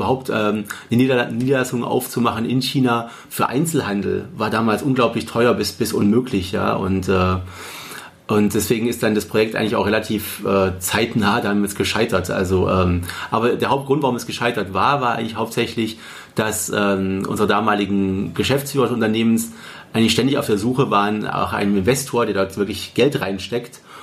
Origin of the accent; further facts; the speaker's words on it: Triberg, Baden-Württemberg, Germany; Ich komme eigentlich aus dem Schwarzwald, aus einem kleinen Dorf, aus Triberg im Schwarzwald mit 5000 Einwohnern.